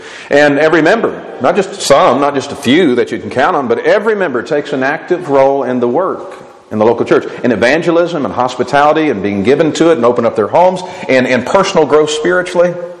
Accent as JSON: {"language": "English", "region": "Texas", "country": "United States", "lives_now": "Bellingham, United States", "said": "I'm up from Texas this week holding a gospel meeting at the church here in Bellingham."}